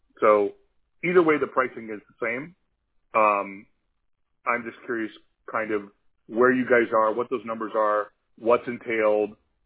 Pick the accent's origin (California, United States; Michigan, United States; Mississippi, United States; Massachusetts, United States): California, United States; Encino; I grew up in Encino, and I'm about as white a kid as you can imagine, and I started a gardening right at 18, so I kind of got stuck having to learn Spanish.